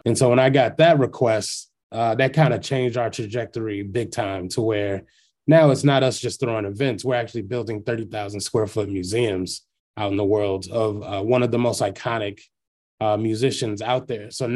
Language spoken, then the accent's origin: English; Freeport, Illinois, United States; I'm not from Chicago. I'm from a small town, 2 hours west in Freeport, Illinois, which is like in the middle of the cornfields.